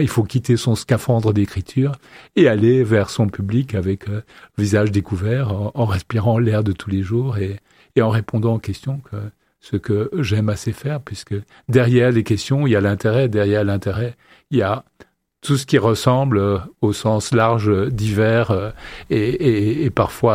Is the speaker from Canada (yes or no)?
no; Belgium; Je veux dire, comme citoyen, je suis belge